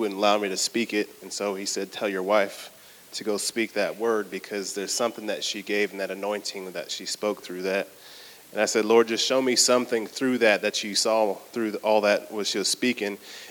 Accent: British Virgin Islands; I'm British and I'm from Virgin Islands. So if you throw those two together, well, I'm nothing American or African.

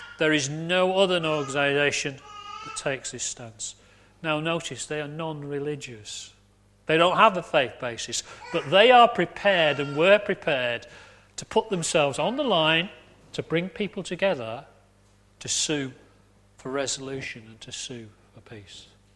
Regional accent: Warrington, North West England, United Kingdom; Approximately 1.5 miles from where I was born and the house I grew up in Warrington

